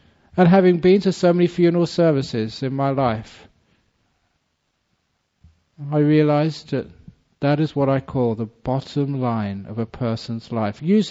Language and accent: English; London, United Kingdom; as a young man growing up in London, I loved music.